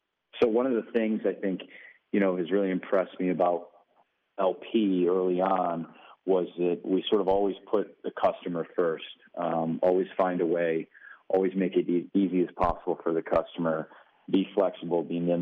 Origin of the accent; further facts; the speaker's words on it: Buffalo, New York, United States; Well, I'm born and raised in Buffalo, New York, actually a suburb a little south of Buffalo.